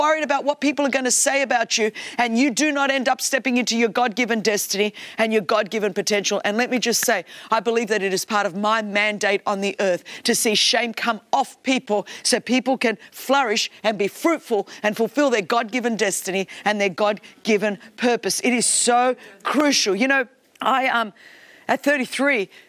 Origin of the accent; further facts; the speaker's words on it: Australia; I mean, I'm Greek Australian.